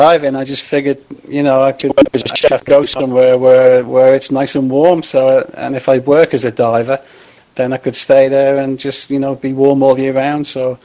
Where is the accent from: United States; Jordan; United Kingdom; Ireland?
United Kingdom; England; moved away; I mean, I'm English, so, you know, I spent years in England freezing cold, you know.